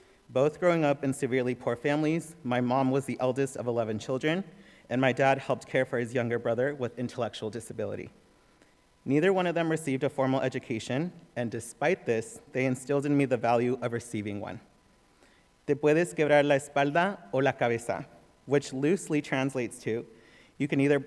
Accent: Mountain View, California, United States; I grew up in Santa Clara County in the city of Mountain View, where I've spent most of my life.

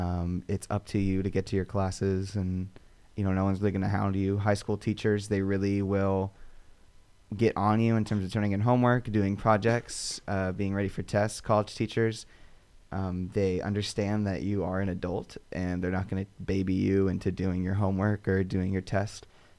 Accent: Pleasanton, California, United States; I'm from Pleasanton, California, which is about an hour and a half away. It's a really quiet little town. No one's really heard of it.

